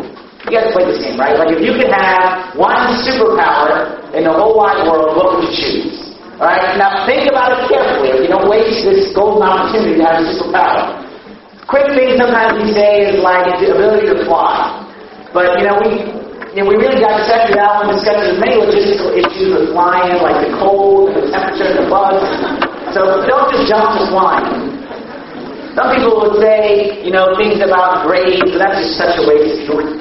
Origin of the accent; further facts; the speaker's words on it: United States; I am from America.